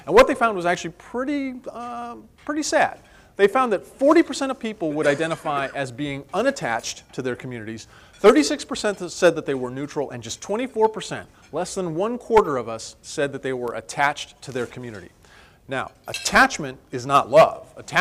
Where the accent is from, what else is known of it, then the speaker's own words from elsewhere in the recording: Ohio, United States; I grew up in Ohio, so I'm very familiar with cars that look like this in February, covered in road salt